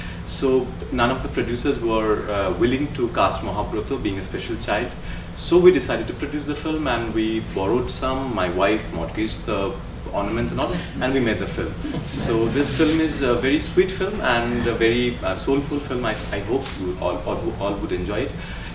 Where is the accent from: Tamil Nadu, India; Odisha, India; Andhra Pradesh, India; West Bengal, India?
West Bengal, India; Kolkata; I'm coming from Kolkata.